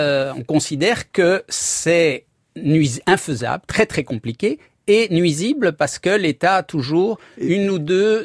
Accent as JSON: {"language": "French", "country": "Belgium", "said": "Donc, moi, vous savez, je viens de Belgique."}